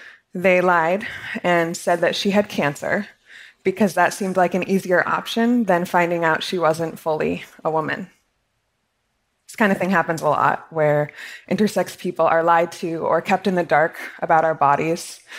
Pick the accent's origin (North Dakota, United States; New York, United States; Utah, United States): Utah, United States; And as a kid, because I grew up in Utah and I had to be a woman